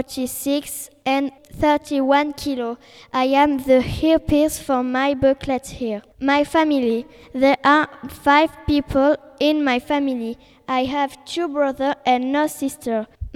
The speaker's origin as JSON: {"language": "English", "town": "Toulouse", "region": "Occitania", "country": "France", "tie": "born there", "also_born_or_lived": "Rodez, France / Brittany, France", "second_language": "English", "said": "My birthday is on 4 July. I am 12 years old. I was born in Toulouse and I live in Brittany, Hougan for 5 years before I lived in Aveyron, in the city of Rodez. My nationality is French."}